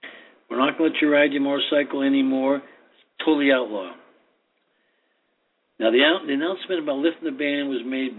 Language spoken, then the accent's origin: English; Ireland; Sorry. I'm Irish.